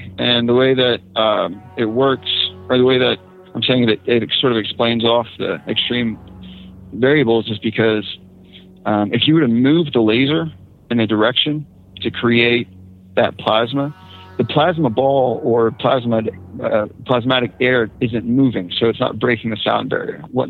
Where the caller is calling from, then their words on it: Virginia, United States; Central Virginia.